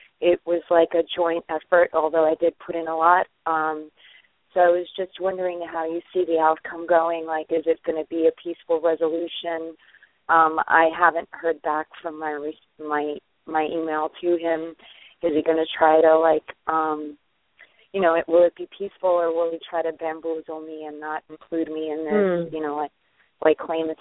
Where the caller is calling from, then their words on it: New York, United States; New York.